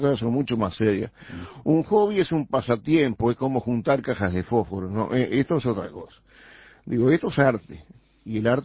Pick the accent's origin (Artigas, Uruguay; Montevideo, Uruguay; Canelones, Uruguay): Montevideo, Uruguay; Yo soy muy montevideano. Además, yo soy absolutamente ciudadano. Pero ¿qué pasa? Que no soy ciudadano solamente. Soy también un poco rural